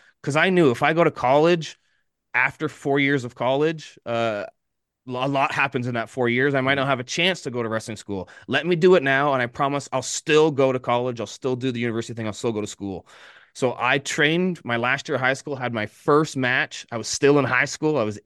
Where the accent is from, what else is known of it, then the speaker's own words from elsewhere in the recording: Ontario, Canada; because I'm from Ontario